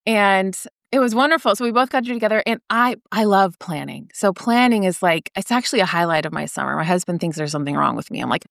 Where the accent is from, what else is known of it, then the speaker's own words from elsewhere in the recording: Stockton, California, United States; moved away as an adult; Brandon and I grew up in Stockton. So we left all of our family, longtime friendships.